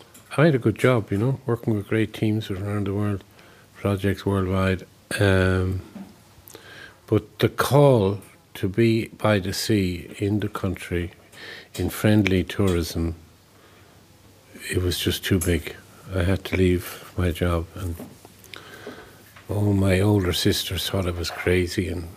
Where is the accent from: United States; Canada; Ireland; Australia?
Ireland; Sligo, Connacht; also born or lived in Dublin; I'm here 44 years. I moved from Dublin here, but it wasn't a big change. I had spent all my youth in Sligo, which is 100 miles north of here.